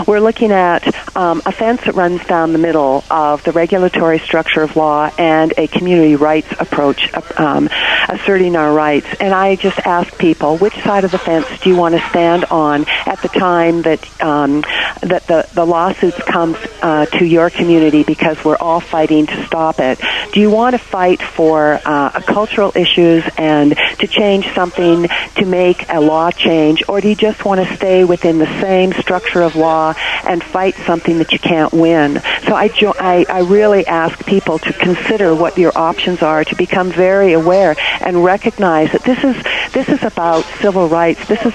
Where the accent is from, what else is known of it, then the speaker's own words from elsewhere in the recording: Alberta, Canada; now in United States; I'm born and raised in Alberta.